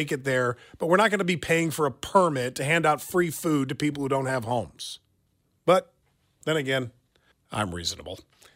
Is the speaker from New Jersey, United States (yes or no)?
no; Kansas, United States; because we're from Johnson County, we make plenty of money